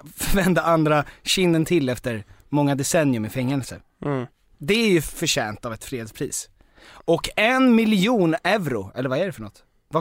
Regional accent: Danderyd, Stockholm County, Sweden; jag är från Danderyd.

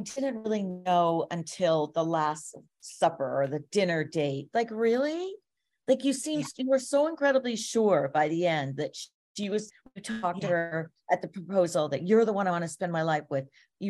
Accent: Toronto, Ontario, Canada; I'm from Toronto.

